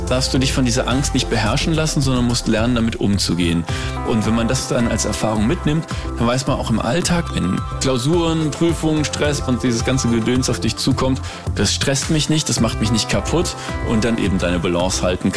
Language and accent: German; Wiesbaden, Hesse, Germany; bin 36 und ich komme aus Wiesbaden.